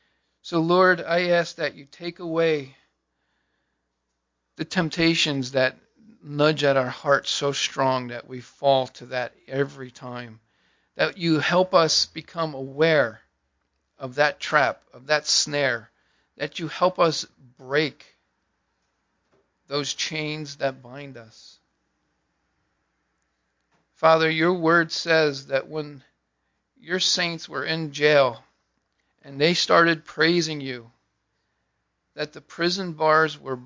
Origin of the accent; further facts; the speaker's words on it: New Jersey, United States; And growing up on the Jersey Shore, I spent all day, every day, on the beach.